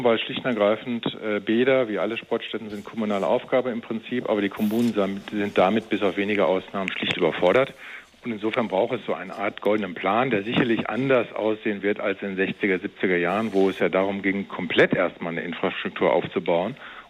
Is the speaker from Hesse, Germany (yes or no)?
yes; Frankfurt, Hesse, Germany; Ich selber habe ja als Frankfurter in Offenbach trainiert